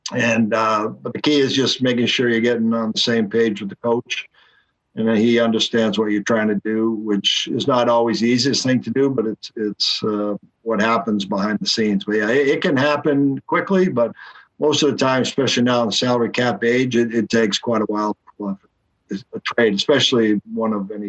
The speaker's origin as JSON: {"language": "English", "country": "United States", "said": "And being an American and being over here"}